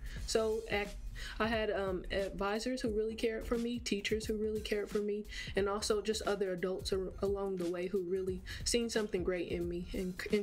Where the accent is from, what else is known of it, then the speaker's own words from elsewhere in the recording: Muskogee, Oklahoma, United States; So I am from Muskogee, Oklahoma, and I am a first-generation student